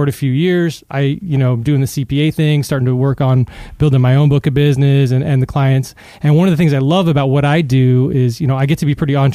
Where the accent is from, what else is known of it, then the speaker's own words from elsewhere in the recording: California, United States; I'm from California, so